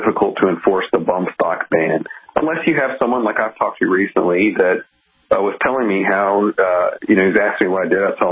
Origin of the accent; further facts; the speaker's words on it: Mississippi, United States; I read an article in the Federalist about my home state of Mississippi.